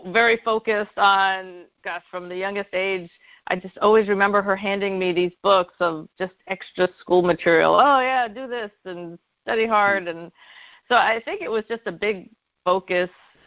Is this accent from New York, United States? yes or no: yes; New York, United States; I grew up in New York, suburbs of New York City. It was about 45 minutes away in Rockland County.